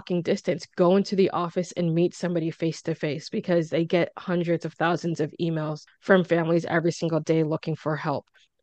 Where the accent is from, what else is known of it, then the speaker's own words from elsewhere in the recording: Nova Scotia, Canada; It's like, oh, you're from Nova Scotia? I'm from Nova Scotia. This is where I'm from.